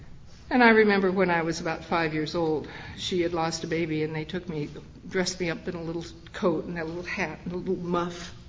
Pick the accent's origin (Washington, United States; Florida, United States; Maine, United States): Washington, United States; Seattle; I grew up in Seattle, Washington. I was an only child.